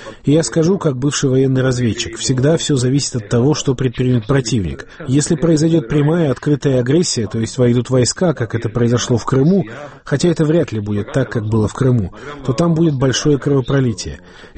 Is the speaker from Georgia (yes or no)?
yes; Georgia; И я не скрываю, что я грузин